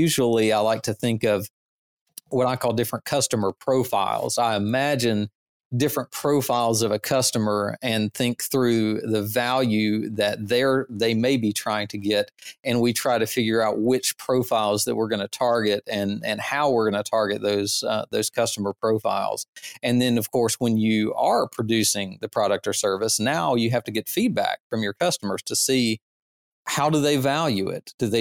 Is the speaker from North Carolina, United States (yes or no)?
yes; North Carolina, United States; I'm from North Carolina in the South, and we have a lot of barbecue restaurants.